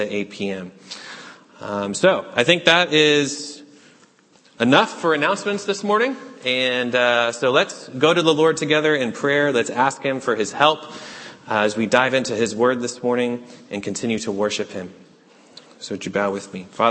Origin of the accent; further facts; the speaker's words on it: New England, United States; Well, since I was a kid, I grew up in New England. Many of you know that.